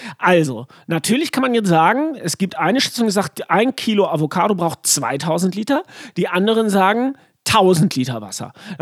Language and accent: German; North Rhine-Westphalia, Germany; ich komme aus dem Sauerland.